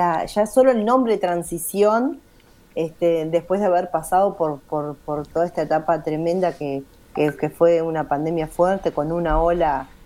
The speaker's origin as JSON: {"language": "Spanish", "country": "Uruguay", "said": "la tenemos como parte de nuestra vida como uruguayos"}